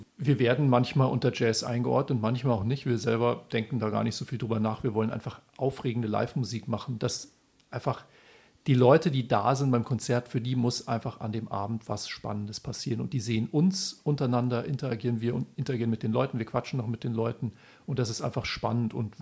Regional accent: Bavaria, Germany; Das im weitesten Sinne, wir sind aus Bayern.

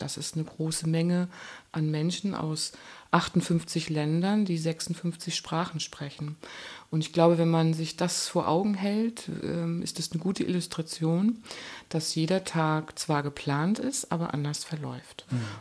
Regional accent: Magdeburg, Saxony-Anhalt, Germany; born there; Ich bin geboren in Magdeburg, aber aufgewachsen bin ich mitten in einem Wald, weil ich bin eine Tochter gewesen von Leuten, die zum Beispiel arbeiten in einer Lungenheilstätte.

